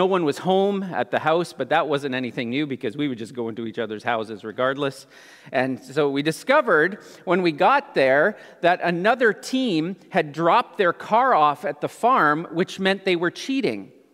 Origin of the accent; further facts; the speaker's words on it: Ontario, Canada; I grew up in Southern Ontario, so pretty much straight north of you, and just west of Toronto, small community in the rolling hills